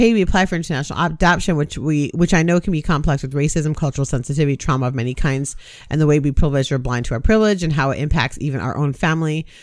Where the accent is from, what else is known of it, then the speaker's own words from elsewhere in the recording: Jamaica; one of my probably the strongest cultural identifier I have is that I'm Jamaican.